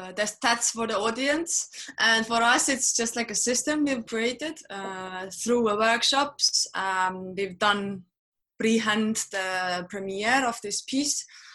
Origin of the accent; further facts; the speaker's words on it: Estonia; English is a second language; now in Berlin, Germany; I'm from Estonia, but I'm based in Berlin right now.